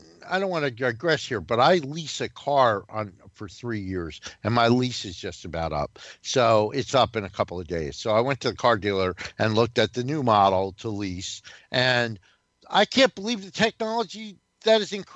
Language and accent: English; New Jersey, United States; And I'm also from New Jersey, whose state motto is "We shall not be scammed."